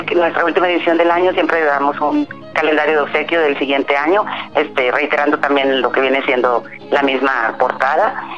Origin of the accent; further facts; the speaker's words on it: Mexico; un tema muy importante que acabamos de vivir pues todos como país, como mexicanos.